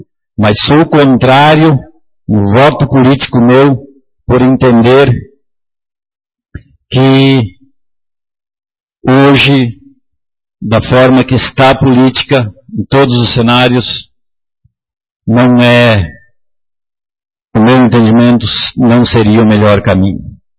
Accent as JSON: {"language": "Portuguese", "region": "Rio Grande do Sul", "country": "Brazil", "moved": "yes", "lives_now": "Mato Grosso, Brazil", "said": "Sou gaúcho, não nasci nesse estado, estou aqui há 20 anos."}